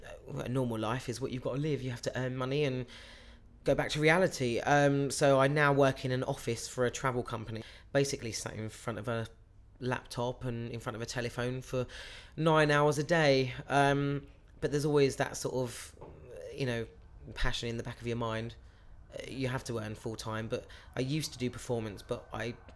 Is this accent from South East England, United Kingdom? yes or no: yes; Crawley, South East England, United Kingdom; date of birth 31st of January 1993, and I come from Crawley in West Sussex.